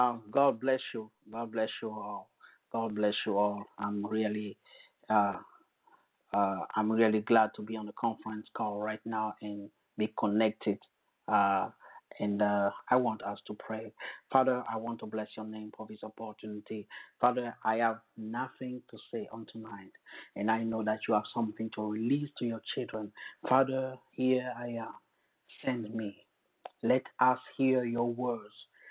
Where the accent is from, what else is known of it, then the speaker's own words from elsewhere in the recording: Côte d’Ivoire; accent: French; first language French; English is a second language; moved away as an adult; now in United States; I've come originally from Africa, from Ivory Coast. So my first language is French, as you can hear in my accent.